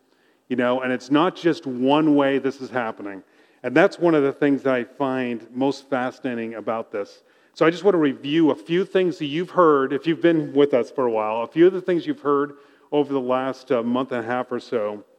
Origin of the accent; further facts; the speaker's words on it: Natick, Massachusetts, United States; Bill referred to John Elliott in my hometown, Natick, Massachusetts, bringing the gospel to one of those praying towns, translating the scriptures.